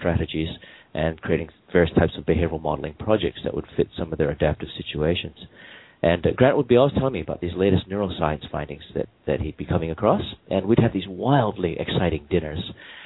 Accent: Hawaii, United States; now in Australia; And I was born and raised in Hawaii, but I live in Australia now.

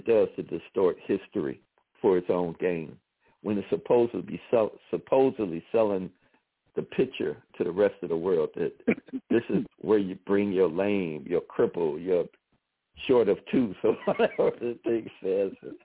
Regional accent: Chicago, Illinois, United States; Oh, I'm from Chicago.

